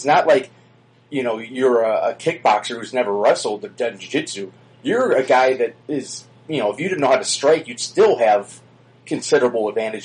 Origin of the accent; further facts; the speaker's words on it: Chicago, Illinois, United States; he's from my hometown of Chicago